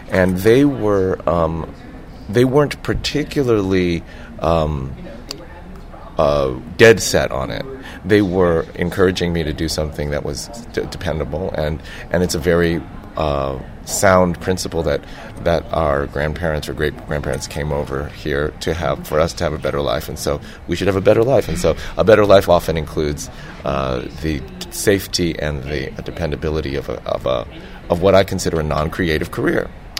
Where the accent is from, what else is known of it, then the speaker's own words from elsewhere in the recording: San Francisco, California, United States; Well, I grew up in San Francisco, California. I'm, depending on how you count, second or third generation Chinese American.